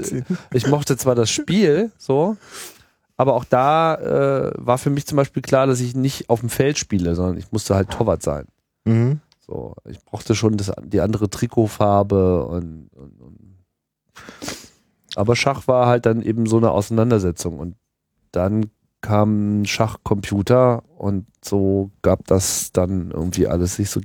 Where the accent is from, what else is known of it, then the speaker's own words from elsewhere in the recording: Germany; Also ich fühle mich als Deutscher, ich habe hier immer gelebt. Ich habe nie was anderes gemacht als Deutscher sein.